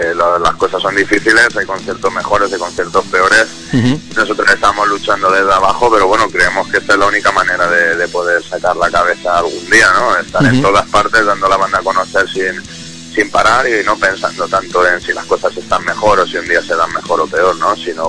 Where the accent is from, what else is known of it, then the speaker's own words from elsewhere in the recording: Madrid, Community of Madrid, Spain; Ya te digo, nosotros somos madrileños y es nuestra plaza favorita